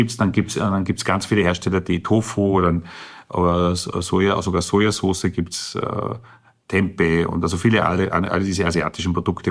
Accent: Salzburg, Austria; Ich komme aus Salzburg und habe dann Chinesisch studiert in Wien und habe ein Stipendium nach Taiwan bekommen.

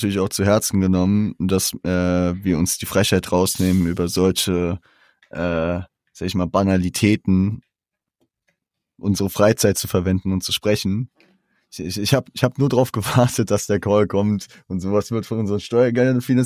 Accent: Frankfurt, Hesse, Germany; Und wir sind ja Frankfurter und wir sind ja Eintracht-Fans

